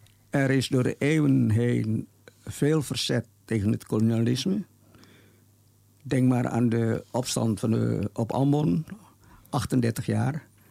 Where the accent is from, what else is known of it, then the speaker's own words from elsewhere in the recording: Netherlands; Ik groeide op in de Kam de Biezen.